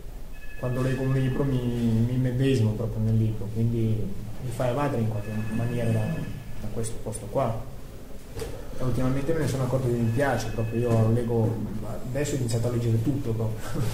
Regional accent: Croatia; Italian is a second language; Vengo dalla Croazia

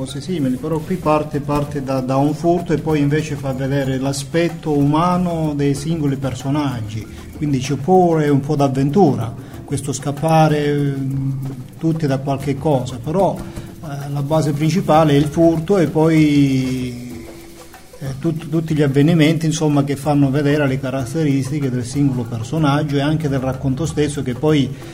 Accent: Calabria, Italy; ho avuto la fortuna di vederli in Sila, perché sono calabrese

